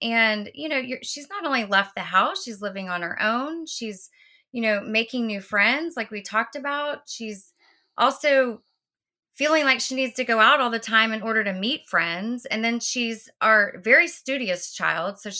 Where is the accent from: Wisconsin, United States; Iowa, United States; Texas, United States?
Texas, United States; Houston; I'm from Houston originally. Thad is from Dallas.